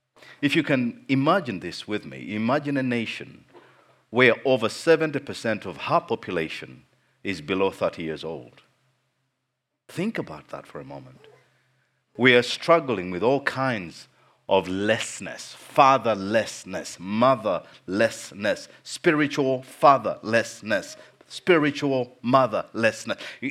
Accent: Uganda; I come from a country called Uganda in East Africa.

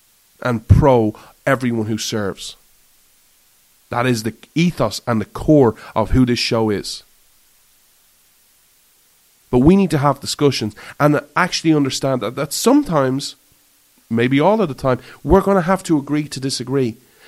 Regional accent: Ireland; you thrive as Americans and I thrive as an Irishman and we thrive as a world

